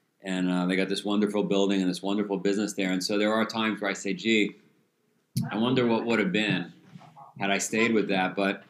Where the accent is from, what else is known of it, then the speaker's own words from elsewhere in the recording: New York City, New York, United States; So I grew up in Queens, New York.